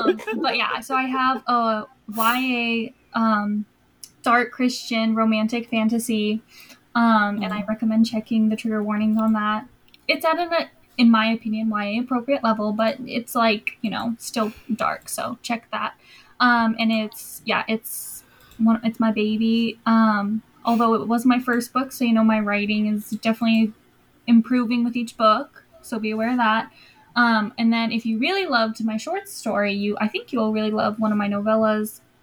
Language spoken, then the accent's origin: English; United States; My husband's Korean and I'm, you know, obviously white and I'm American.